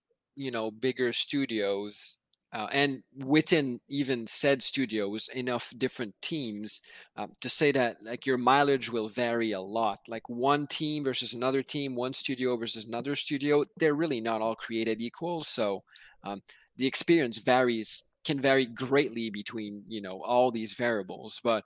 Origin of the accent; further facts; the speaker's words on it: Canada; now in United States; as I'm Canadian.